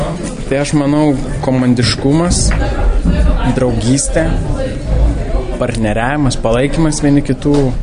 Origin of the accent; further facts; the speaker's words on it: Smalininkai, Tauragė County, Lithuania; aš pats esu iš Smalininkų. Mano miestelis toliau, už 10 km ir aš taip nedrąsiai atėjau, nes aš lankiau teatrą Smalininkuose, ten tokį mėgėjišką.